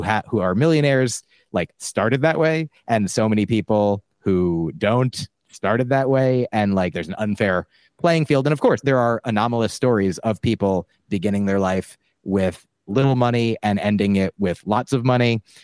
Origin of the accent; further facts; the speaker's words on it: New Jersey, United States; so I was raised in New Jersey outside of New York City by like a half hour, an hour.